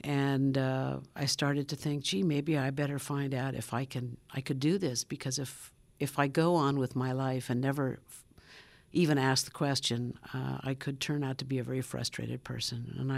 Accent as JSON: {"language": "English", "town": "Phoenix", "region": "Arizona", "country": "United States", "tie": "born or raised there", "said": "I don't know, but Broadway was something very far away from me when I was growing up in Phoenix."}